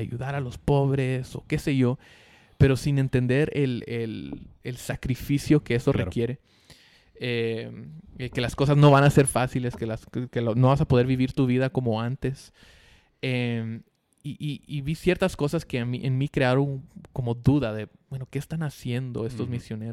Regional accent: Guatemala; yo crecí en Guate y no fui misionero nada así.

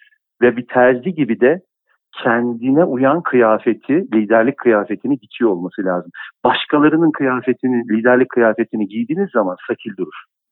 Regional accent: Istanbul, Turkey; Sınır mahalle o demek. Sınır mahallede büyüdüm ben Acıbadem'de. 7 daireli bir apartmandı.

